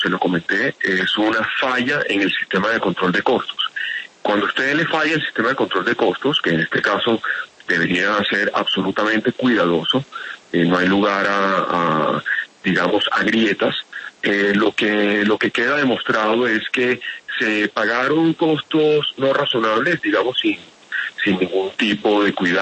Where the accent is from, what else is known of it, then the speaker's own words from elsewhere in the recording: Barranquilla, Atlántico, Colombia; Mi papá era samario, yo soy barranquillero